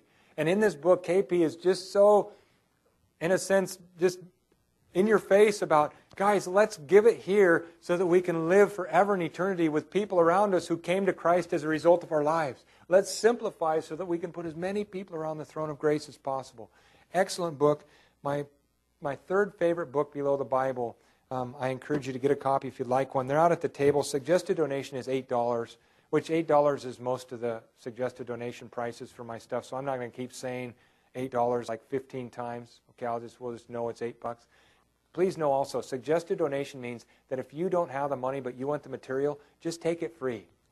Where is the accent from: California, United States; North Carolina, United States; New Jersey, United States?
California, United States; Atascadero; I was living in San Luis Obispo area. That's where I was born and raised, Atascadero. It's my hometown. It means mud hole.